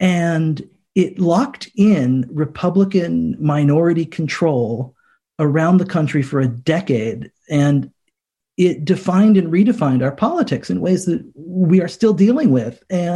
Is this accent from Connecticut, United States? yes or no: yes; Connecticut, United States; And I grew up in Connecticut, and at the end of 2012 in Connecticut, there's that gruesome massacre at Sandy Hook